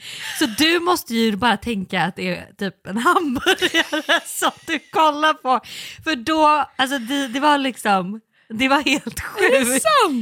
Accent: Sweden; Ingen har träffat alltså en tjej från Sverige förut.

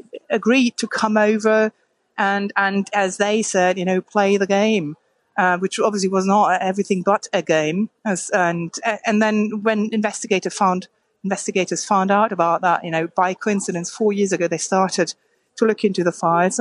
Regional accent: Germany; but also abroad, you know, in my home country, Germany

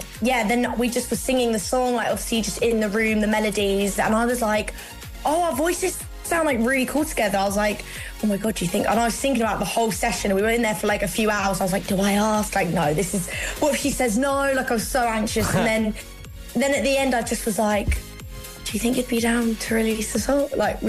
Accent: United Kingdom; especially as a Brit girl

